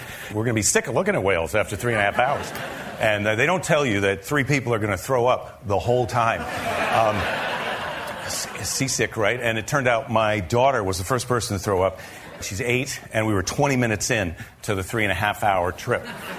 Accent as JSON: {"language": "English", "region": "Iowa", "country": "United States", "said": "because I'm from the Midwest. I'm from Iowa, where whale watching, it was not on the menu."}